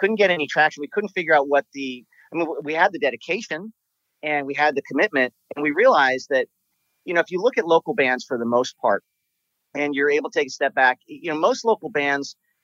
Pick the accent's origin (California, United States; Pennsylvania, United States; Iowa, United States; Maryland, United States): California, United States; everything that we grew up with in Southern California